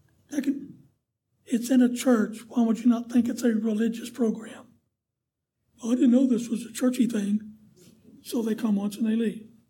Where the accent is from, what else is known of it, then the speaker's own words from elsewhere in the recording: Dallas, Texas, United States; now in Lubbock, United States; Lubbock's the furthest from the country I've ever lived. I grew up in East Dallas.